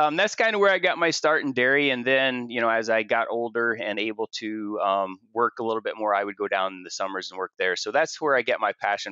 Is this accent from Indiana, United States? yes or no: yes; Indiana, United States; Well, I grew up in Indiana.